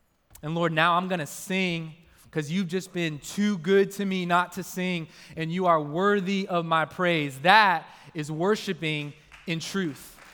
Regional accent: United States; accent: English; now in Australia; I'm an American with an English accent.

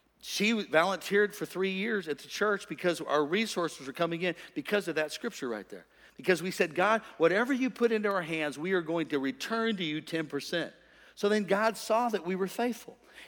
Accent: St. Louis, Missouri, United States; I grew up super poor in St. Louis. We didn't have any money.

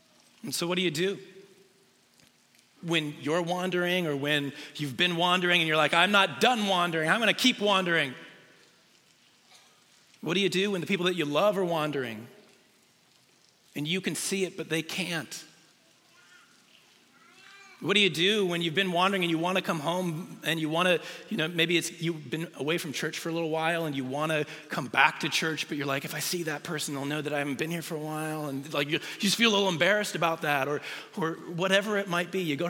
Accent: Des Moines, Iowa, United States; I grew up in the Des Moines area.

